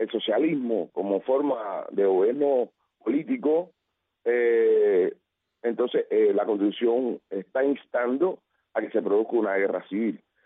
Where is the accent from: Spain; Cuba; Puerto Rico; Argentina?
Cuba